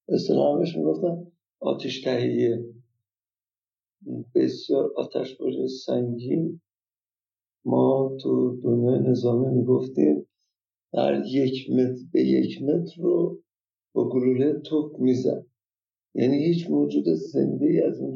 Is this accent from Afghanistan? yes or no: no; Tabriz, East Azerbaijan, Iran; also born or lived in Urmia; تا زمان خدمت سربازی من تو شهر تبریز بزرگ شدم، ولی خب به تهران رفت آمد داشتم